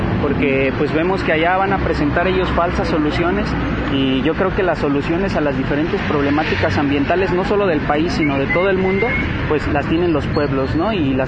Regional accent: Tecámac, State of Mexico, Mexico; Nosotros venimos del municipio de Tecámac, el cual se ubica en la parte nororiente del Estado de México, muy cerca del Distrito Federal.

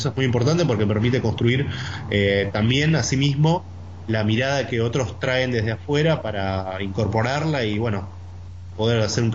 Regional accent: Buenos Aires, Argentina; la mitad de los compañeros que trabajamos ahí somos de Buenos Aires.

